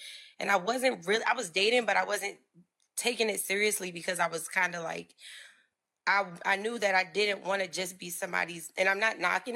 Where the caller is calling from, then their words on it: Maryland, United States; I'm calling you from the DMV area, Maryland.